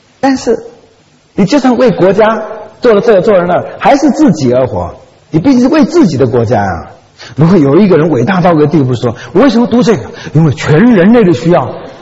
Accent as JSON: {"language": "Chinese", "country": "Taiwan", "tie": "born or raised there", "said": "因为毕竟我在台湾长大，我不是在国内长大的"}